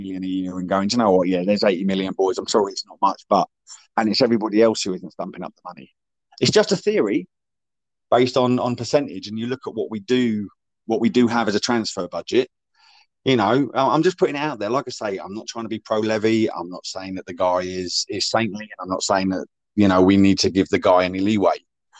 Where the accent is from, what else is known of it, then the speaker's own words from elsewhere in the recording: Scotland, United Kingdom; born there; I'm proud that I was born up in Scotland, and I consider myself a bit of a jockney.